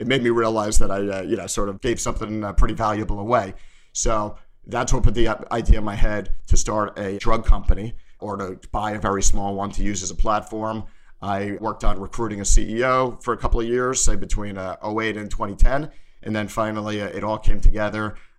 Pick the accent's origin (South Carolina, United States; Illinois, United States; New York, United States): New York, United States; New York City; I grew up in New York, and my dad is a pharmacist as well. So I sort of grew up in his drugstores in New York City.